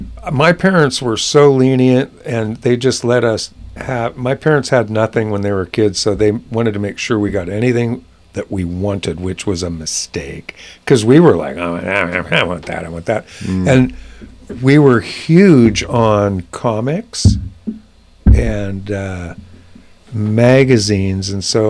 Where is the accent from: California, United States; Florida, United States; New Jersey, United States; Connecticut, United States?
California, United States; Sacramento; But then I went and visited two of the most successful graphic artists in my hometown.